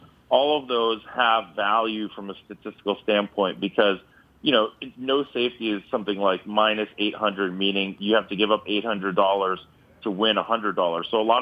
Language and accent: English; New England, United States; I am a Patriots fan. I'm from New England, so it's hard for me to want to bet against New England.